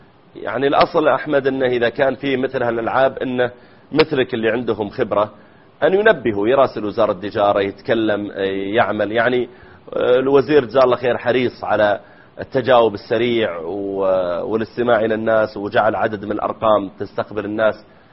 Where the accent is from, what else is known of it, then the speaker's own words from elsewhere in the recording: Saudi Arabia; احنا عندنا في السعودية أيضا ينزل